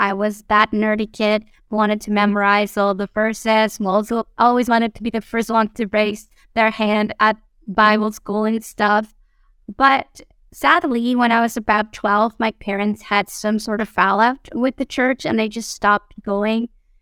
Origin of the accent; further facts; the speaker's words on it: Mexico; moved away as an adult; now in Guatemala; We are originally from Mexico, my husband and I. We were both born there and grew up there. We met and married there. So we we lived all of our lives in Mexico.